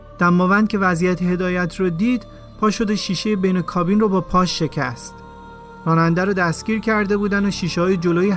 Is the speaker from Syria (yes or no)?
yes; Syria; پرسید اهل کجایی؟ و من گفتم سوریم. سوری.